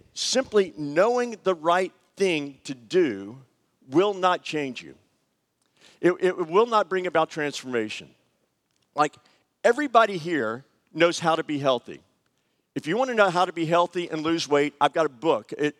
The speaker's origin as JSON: {"language": "English", "region": "Southern United States", "country": "United States", "said": "I'm a Southerner. I like grits."}